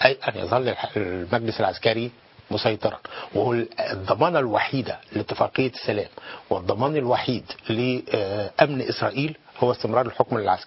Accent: Egypt; عقليتنا كمصريين

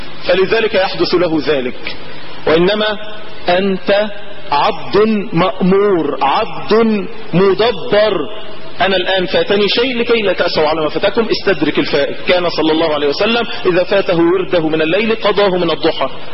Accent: Egypt; بلدنا مصر

